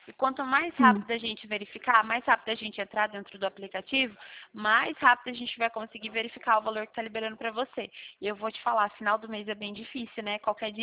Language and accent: Portuguese; Cornélio Procópio, Paraná, Brazil; nós somos aqui do Paraná. Eu sou de Cornélio Procópio.